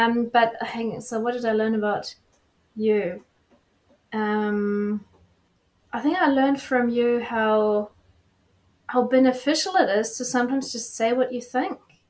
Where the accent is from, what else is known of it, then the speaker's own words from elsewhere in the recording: France; also born or lived in Germany; now in New Zealand; I guess growing up in France and Germany, I feel like maybe my values have been a bit mixed there too.